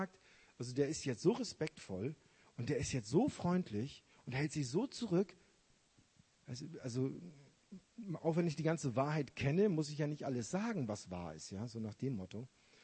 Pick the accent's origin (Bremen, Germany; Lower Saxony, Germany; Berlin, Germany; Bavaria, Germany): Lower Saxony, Germany; Lüneburg; now in Remscheid, Germany; ich wohne jetzt in Remscheid, ich komme aus der Nähe von Hamburg, aus Lüneburg und ich könnte nicht mal so genau sagen, ich komme aus diesem oder jenem Ort, wir sind so viel umgezogen als Familie, das ist ganz schwierig zu sagen.